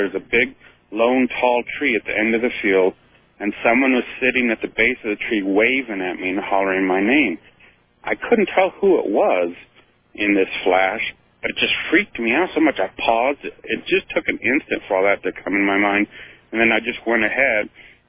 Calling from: Denver, Colorado, United States; I was on a hike up in the mountains here. I'm calling from Colorado, from Denver.

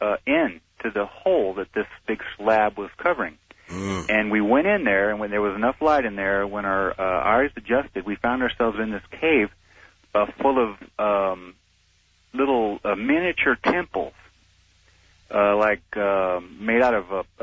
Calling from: El Paso, Texas, United States; in El Paso.

